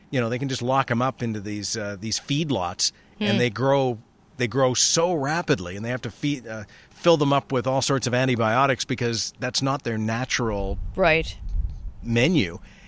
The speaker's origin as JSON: {"language": "English", "region": "Alberta", "country": "Canada", "tie": "born or raised there", "said": "I grew up in Alberta."}